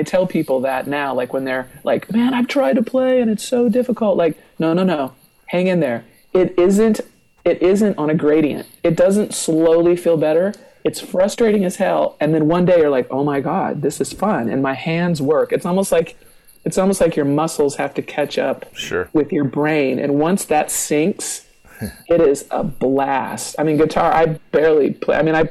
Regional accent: Los Angeles, California, United States; So even though I grew up in the Valley and I lived in the Miracle Mile, I've had to go to every corner of Los Angeles

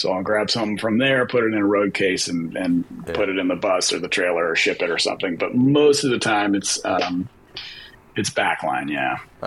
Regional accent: Menlo Park, California, United States; Yeah, I grew up in Menlo Park.

